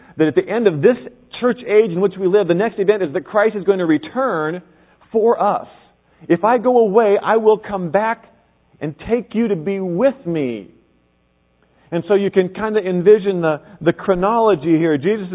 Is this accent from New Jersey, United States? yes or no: no; Kansas, United States; About 20 miles from where I grew up in Kansas is a very tiny town.